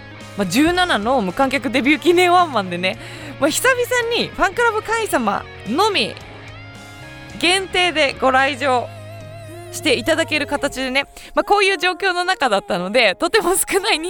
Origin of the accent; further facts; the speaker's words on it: Nagano, Japan; now in Tokyo, Japan; 今回はねまあ地元の長野にいない、家族といないっていうのがね人生初めての経験なので